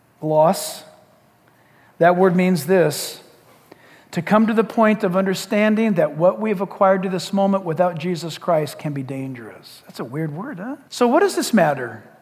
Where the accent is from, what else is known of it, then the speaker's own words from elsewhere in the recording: San Diego, California, United States; I was born and raised in California. That used to be a cool thing. I'm a native California. Now it's like, sorry. Oh, even better than that. San Diego's my hometown.